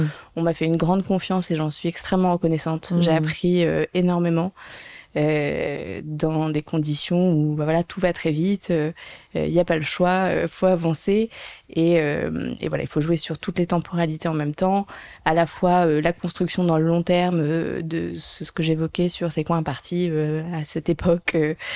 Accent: Monaco; Alors, je viens de Monaco.

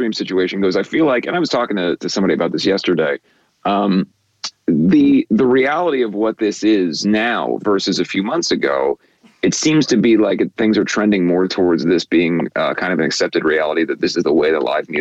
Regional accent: Cincinnati, Ohio, United States; we did not have an NBA team growing up in Cincinnati.

